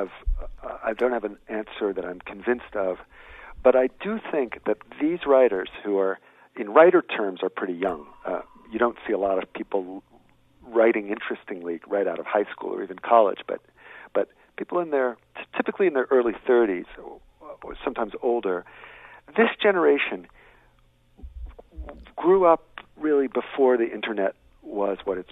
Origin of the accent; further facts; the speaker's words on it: Washington, District of Columbia, United States; I'm from Washington, D.C., so I remember it too.